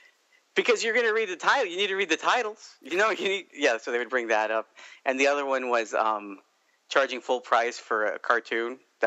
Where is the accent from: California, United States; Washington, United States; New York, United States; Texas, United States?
Texas, United States; I'm from Texas, so I will gladly make fun of it.